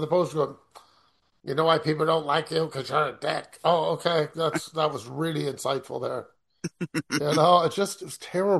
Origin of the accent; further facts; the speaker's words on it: Canada; I'm not American, okay? So I understand why being a Canadian, I can't have a gun to shoot Ghostface.